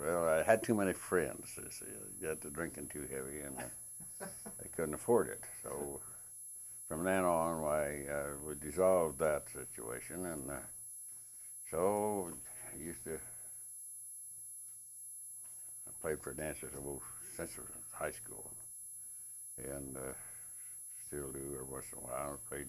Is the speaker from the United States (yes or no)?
yes; Dresden, Kansas, United States; born there; also born or lived in Wyoming; I was born in Dresden, Kansas. And we had several cyclones in that area, so we lived through three or four of them and decided to homestead in Wyoming.